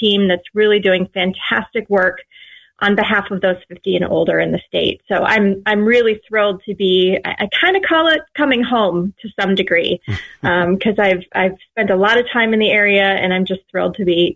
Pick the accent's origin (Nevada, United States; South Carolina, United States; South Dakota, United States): South Dakota, United States; I am no stranger to the area. I was born and raised in South Dakota, so I'm just across the border.